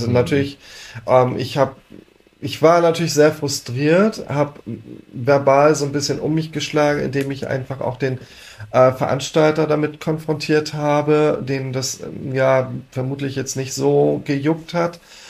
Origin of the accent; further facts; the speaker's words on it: Husum, Schleswig-Holstein, Germany; Aber Husum ist ja meine Heimatstadt. Dort bin ich aufgewachsen als junges Mädchen.